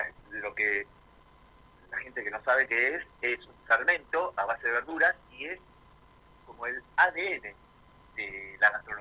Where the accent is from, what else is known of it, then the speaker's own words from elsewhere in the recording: Argentina; Yo soy argentino, pero mis padres son coreanos.